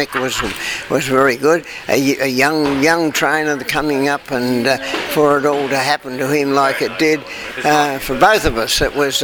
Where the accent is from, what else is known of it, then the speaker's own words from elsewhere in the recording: Adelaide, South Australia, Australia; also born or lived in Singapore / Malaysia; born and bred in Adelaide, apprenticed in Adelaide, and done all my early riding there. And then in 71, I went off to Singapore and Malaysia for 4 years. Then back to Adelaide and finally retired back in Adelaide.